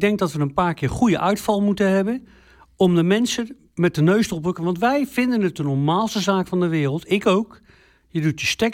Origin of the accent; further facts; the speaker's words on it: Leiden, South Holland, Netherlands; ik kom zelf uit Leiden.